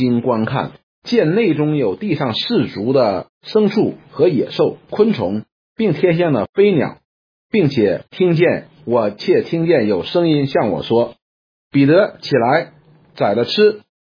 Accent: China; 用我们中国人的话说就是一五一十的把这件事情讲给他们听

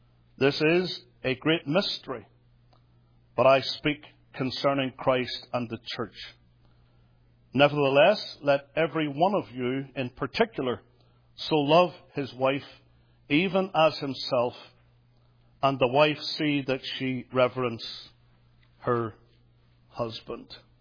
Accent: Belfast, Northern Ireland, United Kingdom; now in United States; A guy from Belfast, Northern Ireland, a woman from Iowa.

